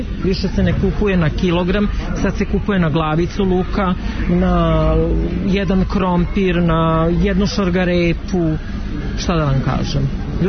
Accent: Vojvodina, Serbia; Ja sam iz Srema.

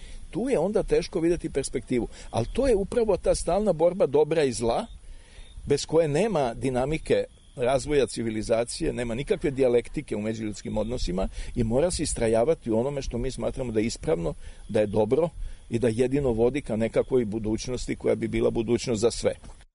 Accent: Serbia

